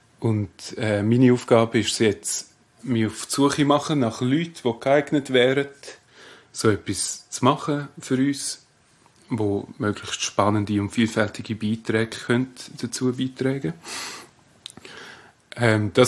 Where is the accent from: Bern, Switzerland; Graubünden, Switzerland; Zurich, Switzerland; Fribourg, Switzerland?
Graubünden, Switzerland; Ilanz; Ich komme ursprünglich aus dem Oberland, Region Ilanz.